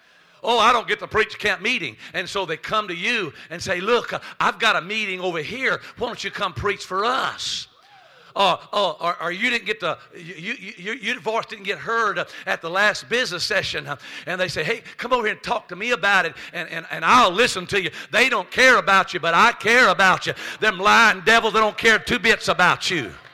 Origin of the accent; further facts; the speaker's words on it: Louisiana, United States; I was raised in Louisiana on a 26-acre cotton farm as a sharecropper son.